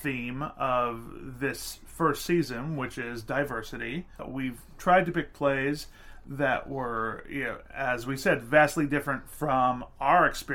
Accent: Midwest, United States; I am from an Italian background. I was born and raised in the Midwest. Very small town. I'll say very white upbringing.

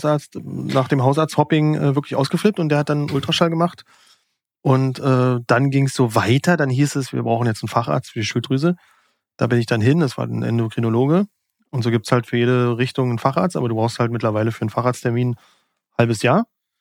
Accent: Berlin, Germany; Ja, wir sind ja auch Berliner Schnauze, wa?

